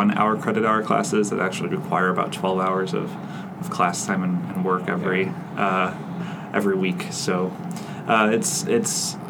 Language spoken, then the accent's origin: English; Streamwood, Illinois, United States; Yeah, I grew up in the Chicago suburbs, a town called Streamwood, kind of around Schaumburg, which more people tend to know.